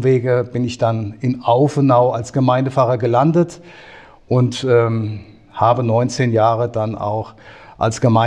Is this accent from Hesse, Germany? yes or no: yes; Bruchköbel, Hesse, Germany; also Jahrgang 64. Ich bin gebürtiger Bruchköbeler. Das heißt, ein echter Appleboy Hess, bin immer einer geblieben, bin also in Main-Kinzig-Kreis geblieben, bin der älteste von zwei Kindern und bin in Bruchköbel auch aufgewachsen, in die Schule gegangen